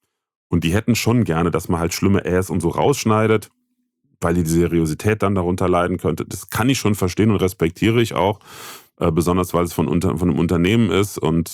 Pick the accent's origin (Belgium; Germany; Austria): Germany; Bitburg, Rhineland-Palatinate; Ich bin ja kein Kölscher, ich bin ja naiv. Ich komme ja aus Bitburg, gebürtig.